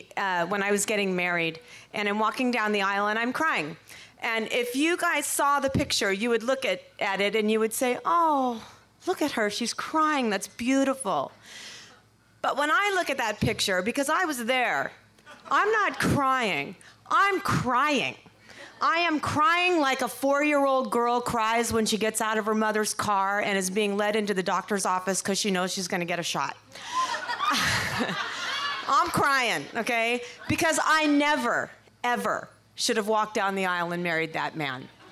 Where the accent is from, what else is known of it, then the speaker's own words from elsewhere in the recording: California, United States; now in Wisconsin, United States; We're from California, and we moved out here to Wisconsin.